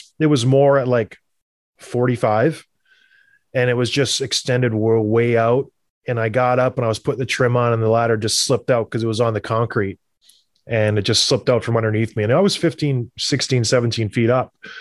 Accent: Canada; born or raised there

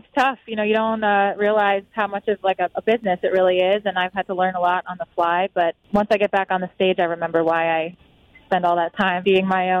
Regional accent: Huntington, New York, United States; I grew up in Huntington, Long Island, and I got a lot of friends down in Nashville

